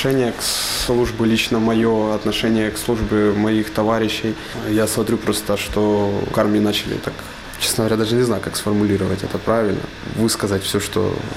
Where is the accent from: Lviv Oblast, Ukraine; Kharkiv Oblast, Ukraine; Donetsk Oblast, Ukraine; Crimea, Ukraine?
Lviv Oblast, Ukraine; Yavoriv; родом я из Львовской области, из города Яворов. Я живу в Житомирской области, там переехать вот оттуда. Это с Житомирской области я уже пошел служить.